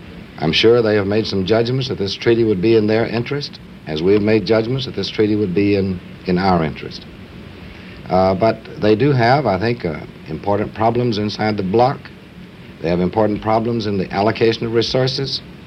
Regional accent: United States; And I think that as an American, one must say that the Senate is performing a great role

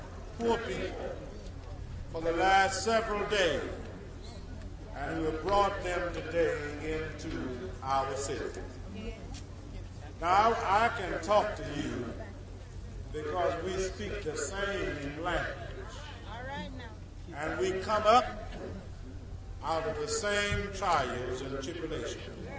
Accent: Alabama, United States; You are from Alabama, and I am from Alabama.

